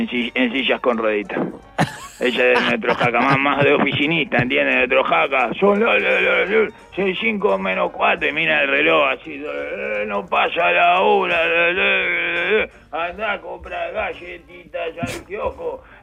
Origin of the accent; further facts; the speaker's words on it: Uruguay; de esos videos de qué crack que somos los uruguayos, eso